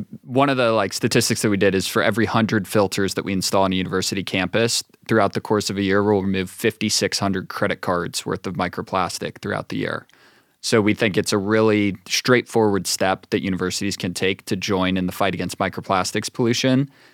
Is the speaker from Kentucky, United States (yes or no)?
no; Madeira, Ohio, United States; I'm from Cincinnati. I grew up in Madeira, so I was actually just at my parents' house.